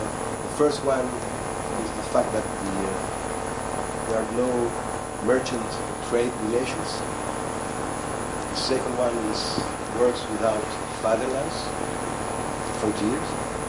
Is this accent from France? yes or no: yes; France; English is a second language; I come from France.